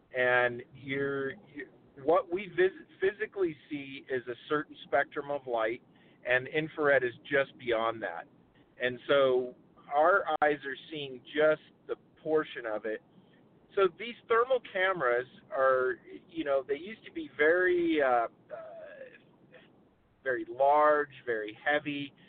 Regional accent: California, United States; obviously, I'm from Southern California, but I have a large company that brings me out to Montana to do surveys.

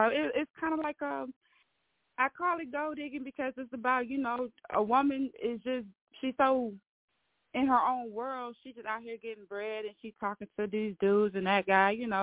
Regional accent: Illinois, United States; growing up in Illinois, and I always been a poet.

